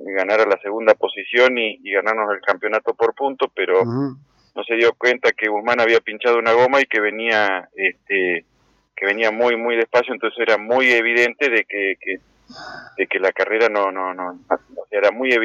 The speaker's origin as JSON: {"language": "Spanish", "town": "Alpachiri", "region": "La Pampa", "country": "Argentina", "lives_now": "Puan, Argentina", "said": "si bien estoy radicado en Puan … somos de Alpachiri. Entonces, mi mamá vive en Alpachiri."}